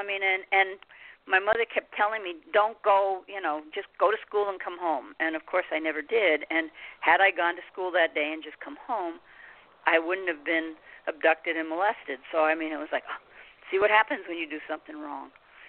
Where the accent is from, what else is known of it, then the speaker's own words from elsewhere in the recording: New York City, New York, United States; Okay. Well, I grew up in New York City, and from the get-go, I was an explorer. I used to sneak out at night as a young girl and just explore. And I grew up in the 50s, and it was very much, I lived right at the edge of the Bronx.